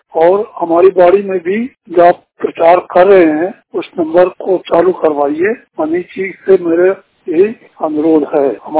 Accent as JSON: {"language": "Hindi", "town": "Jaitwara", "region": "Madhya Pradesh", "country": "India", "said": "जैतवाड़ा जिला सतना मध्य प्रदेश का निवासी हूँ।"}